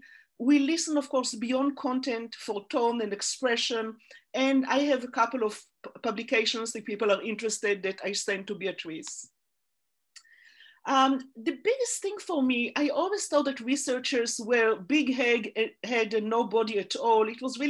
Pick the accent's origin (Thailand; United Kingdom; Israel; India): Israel; moved away as an adult; now in United States; I grew up in Israel, came to California, the US at 28